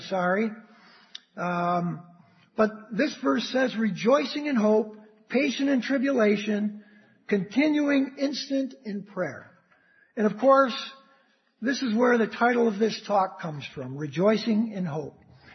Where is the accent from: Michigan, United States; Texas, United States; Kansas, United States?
Michigan, United States; Detroit; This song comes from my hometown. It's a Motown hit from the 1967